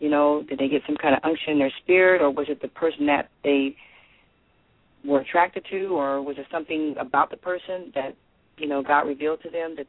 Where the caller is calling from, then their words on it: Altadena, California, United States; I'm calling from Altadena, California.